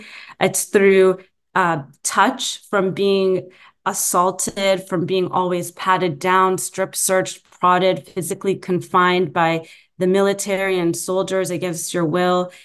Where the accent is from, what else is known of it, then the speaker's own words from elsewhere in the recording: California, United States; also born or lived in Jerusalem; I'm a Palestinian from Jerusalem and from the village of Birzit in the West Bank, but I grew up in the Bay Area and I just returned here and live in Oakland now.